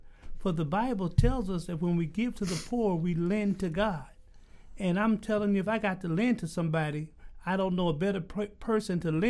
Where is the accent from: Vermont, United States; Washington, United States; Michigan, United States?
Michigan, United States; Detroit; I'm from Detroit. And you always have cars in Detroit.